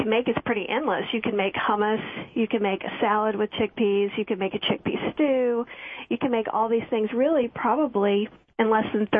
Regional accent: the South, United States; When I grew up, I wasn't a bean lover because I grew up in the South, so we had pintos cooked with fat back and raw onions on top

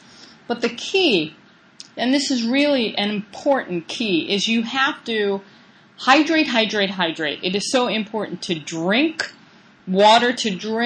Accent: New York, United States; I grew up on Long Island, and I personally think that Long Island corn is the best anywhere.

